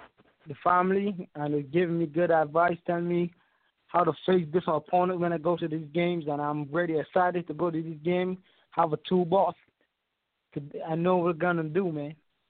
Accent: Barbados; now in Washington, D.C., United States; I'm from Barbados. I'm training here in the United States of America in Washington, D.C.

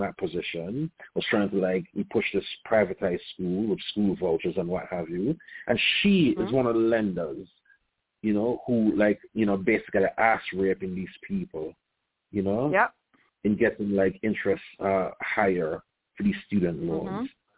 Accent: Jamaica; now in United States; I'm from Jamaica originally. You know, I'm here since 2001. And I belong here.

